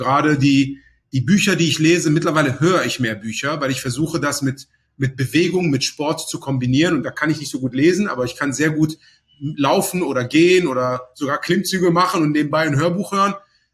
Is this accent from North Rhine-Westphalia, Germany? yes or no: yes; Aachen, North Rhine-Westphalia, Germany; now in Cologne, Germany; Ich bin jetzt ursprünglich in Aachen aufgewachsen.